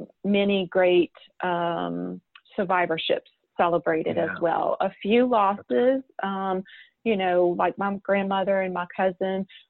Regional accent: Houma, Louisiana, United States; Yeah, so I am from Southeast Louisiana, a town called Houma. It is south of New Orleans.

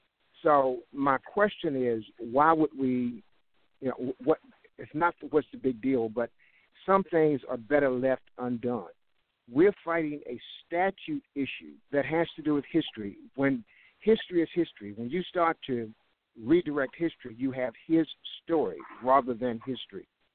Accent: Virginia, United States; I grew up here. I grew up 20 miles outside of Charlottesville, but so Charlottesville's always been my town, if you will, quote unquote.

